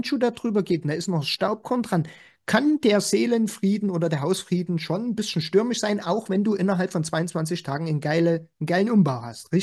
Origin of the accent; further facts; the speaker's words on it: East Germany, Germany; der Steven ist aus dem Osten, ich bin aus dem Osten